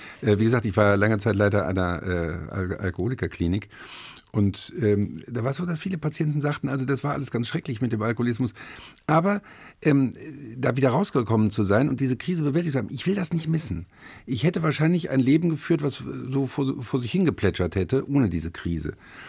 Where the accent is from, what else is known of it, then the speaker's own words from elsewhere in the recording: Rhineland, Germany; also ich bin Rheinländer, wir sind Norditaliener, wir sind nicht pünktlich.